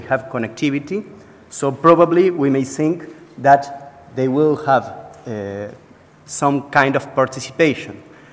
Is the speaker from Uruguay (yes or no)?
yes; Uruguay; I'm from Uruguay